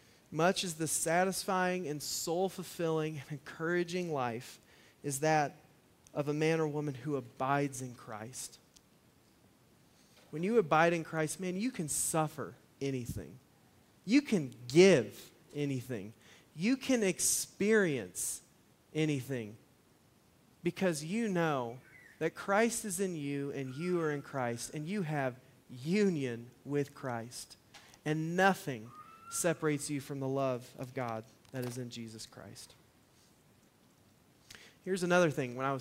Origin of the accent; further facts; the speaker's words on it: Colorado, United States; also born or lived in Alaska; When I was growing up in Colorado and Alaska, we had a camper, and we went camping a lot.